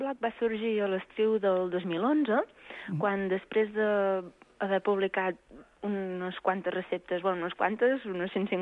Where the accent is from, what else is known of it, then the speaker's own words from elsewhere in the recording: Catalonia, Spain; La meva comarca és l'Anoia.